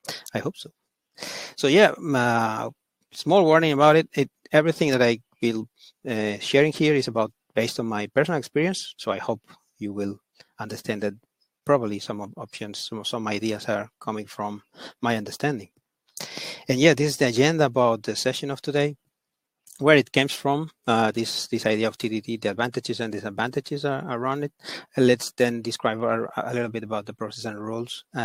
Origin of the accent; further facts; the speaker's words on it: Barcelona, Catalonia, Spain; I'm from Barcelona.